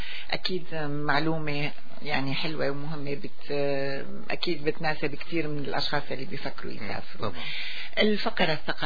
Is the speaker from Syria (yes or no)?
yes; Syria; now in Canada